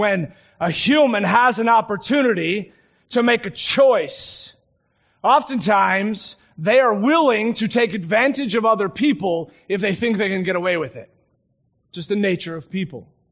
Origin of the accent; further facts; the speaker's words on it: Michigan, United States; I grew up in Michigan, and so when I was going through driving training school